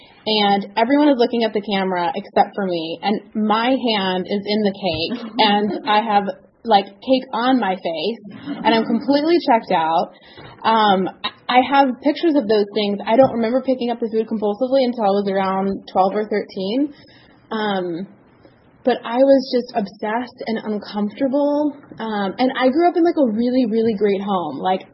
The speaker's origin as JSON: {"language": "English", "town": "Nashville", "region": "Tennessee", "country": "United States", "tie": "born or raised there", "said": "I have 2 older sisters and a little brother, and I grew up in Nashville, and we had a really steep hill."}